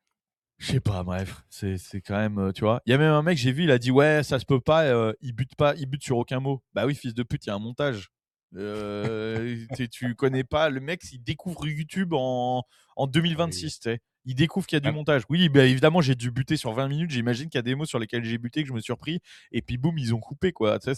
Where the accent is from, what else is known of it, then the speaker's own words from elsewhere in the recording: France; Personne n'arrive à deviner que je suis français parce que j'ai pas du tout un accent français.